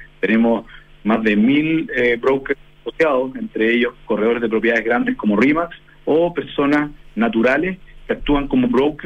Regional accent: Coquimbo, Chile; soy de Coquimbo y me vine al mundo startup en el 2010

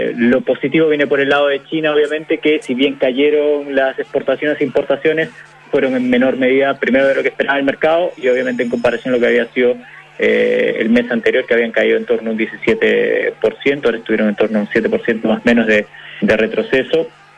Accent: Lima, Peru; accent: hybrid; Yo soy de Lima. Soy peruano, solo que mi acento está híbrido ya, ocho años viviendo acá.

